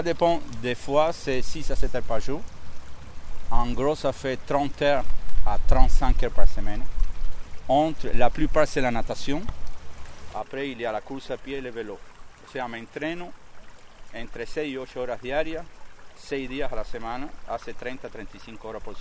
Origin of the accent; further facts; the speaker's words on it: Cuba; C'était un coup de tête que j'ai eu en allant sur une plage chez moi à Cuba.